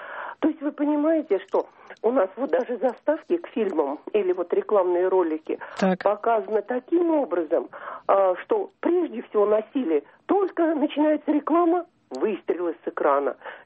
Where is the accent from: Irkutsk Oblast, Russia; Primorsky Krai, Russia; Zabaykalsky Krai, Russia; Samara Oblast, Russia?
Samara Oblast, Russia; Tolyatti; я из Тольятти.